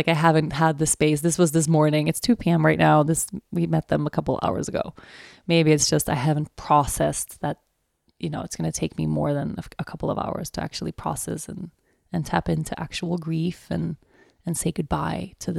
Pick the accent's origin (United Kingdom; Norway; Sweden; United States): Sweden; English is a second language; moved away; I've had this feeling of yearning for Sweden, you know, like